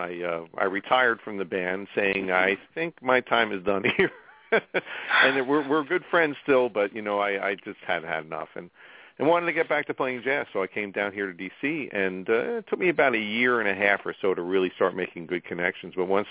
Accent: New York, United States; moved away as an adult; I moved here in 1989 from our mutual home state, me and Todd's home state of New York.

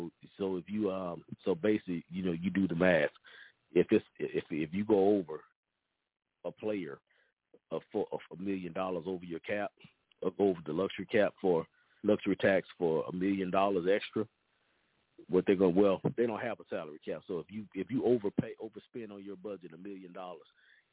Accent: Louisiana, United States; I wish my home state, New Orleans Saints, I wish them luck tonight.

